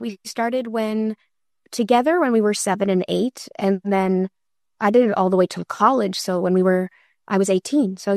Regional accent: Boston, Massachusetts, United States; we're from Boston, so there are basements in Boston.

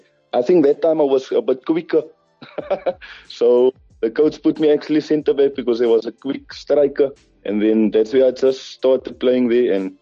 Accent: Cape Town, Western Cape, South Africa; Definitely because I'm a guy from Cape Town

